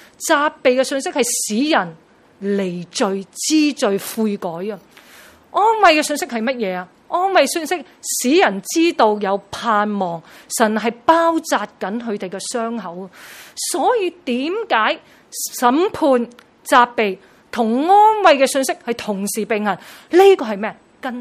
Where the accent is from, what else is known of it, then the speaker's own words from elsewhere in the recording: Chaozhou, Guangdong, China; 我本身是潮州人